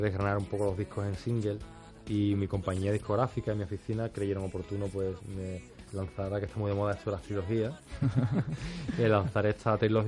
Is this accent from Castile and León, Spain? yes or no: no; Seville, Andalusia, Spain; Yo soy de Sevilla